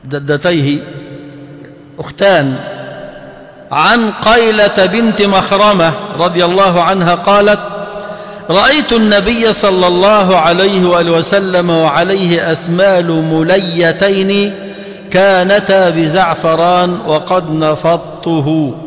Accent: Egypt; احنا أول ما كنت في اليمن فإحنا مصريين

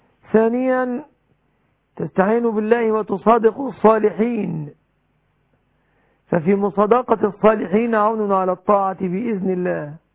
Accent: Egypt

